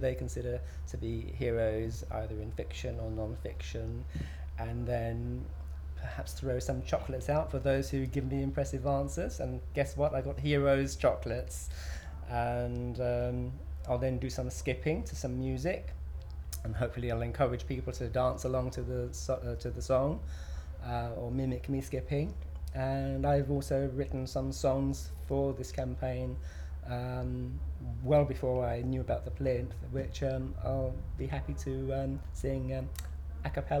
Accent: London, United Kingdom; I was born on the 5th of August 1961 and I live in London. I'm from London.

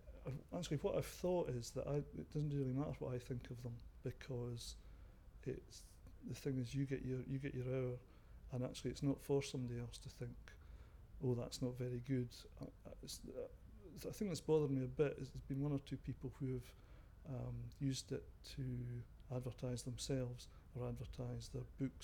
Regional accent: Killin, Scotland, United Kingdom; I'm 54 and I'm from Killin, which is in Perthshire in Scotland.

